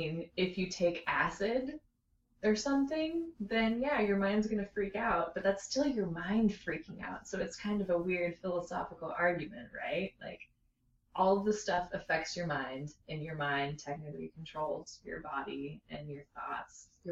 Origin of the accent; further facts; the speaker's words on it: Sebastopol, California, United States; I grew up in Sebastopol, right? Northern California.